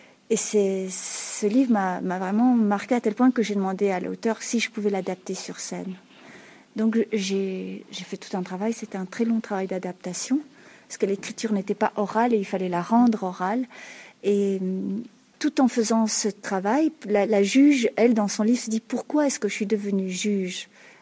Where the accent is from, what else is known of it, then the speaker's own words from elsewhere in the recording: Belgium; accent: Belgian; je suis belge avant tout, puisque c'est là que j'ai grandi, que tu vois là, le folklore, c'est le folklore d'une ville de Belgique. J'ai l'accent belge